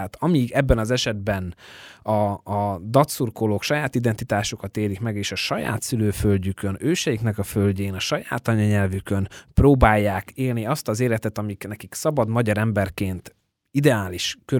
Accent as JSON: {"language": "Hungarian", "town": "Iža", "region": "Nitra Region", "country": "Slovakia", "tie": "born or raised there", "said": "ott abban a faluban, Izsán, ahol én fölnőttem, ott a szlovák és a magyar között semmilyen etnikai jellegű konfliktus nem volt."}